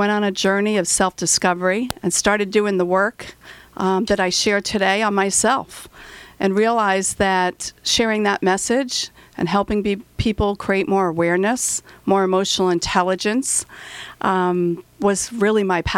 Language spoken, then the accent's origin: English; Rhode Island, United States; And I come from Rhode Island, where the loud Italians and the crazy Irish people live.